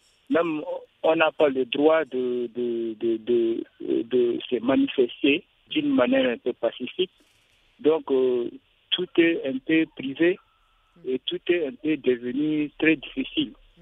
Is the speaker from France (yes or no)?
no; Chad; en particulier chez nous, au Tchad.